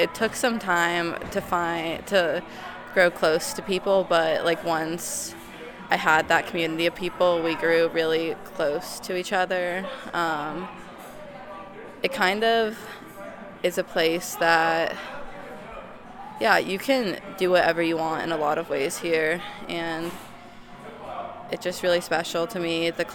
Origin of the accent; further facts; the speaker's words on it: Los Angeles, California, United States; Well, I'm from Los Angeles, so it's very different here than there.